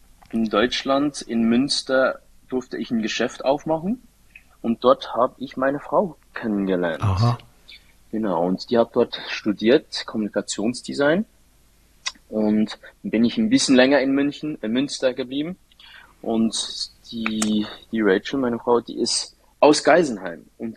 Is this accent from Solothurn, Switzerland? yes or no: no; Interlaken, Bern, Switzerland; Ich bin in Interlaken aufgewachsen.